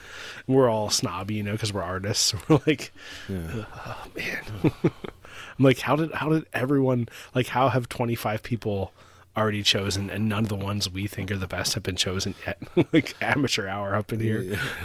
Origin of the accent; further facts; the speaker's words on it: Maryland, United States; You know, because we grew up in Baltimore County, I could have gone to Carver, you know, but it wasn't, like, on their radar